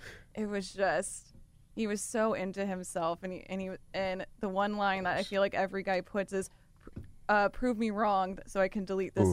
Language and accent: English; California, United States; maybe because we grew up in the Bay Area